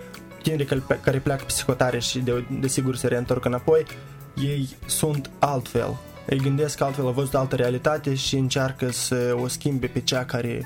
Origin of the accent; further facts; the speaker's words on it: Chișinău, Moldova; chiar și în sat când plec acasă, că sunt din Chișinău